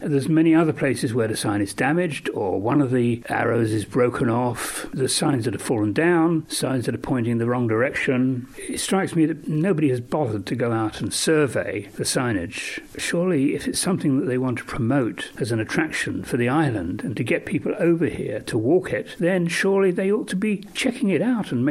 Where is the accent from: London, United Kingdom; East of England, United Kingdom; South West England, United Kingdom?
East of England, United Kingdom; I come from Suffolk in England